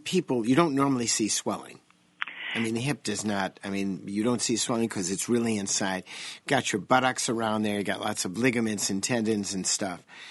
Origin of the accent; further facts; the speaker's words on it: Chicago, Illinois, United States; I didn't learn English. I was brought up in Chicago, so I spoke Chicagoese, which is different.